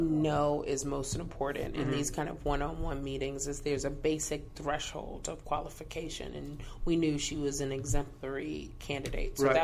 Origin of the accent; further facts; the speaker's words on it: New York City, New York, United States; I'm from New York City.